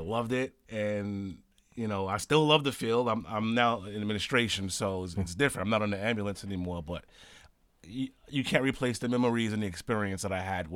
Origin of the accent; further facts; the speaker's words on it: Brooklyn, New York, United States; born and raised in Brooklyn, the oldest of three brothers.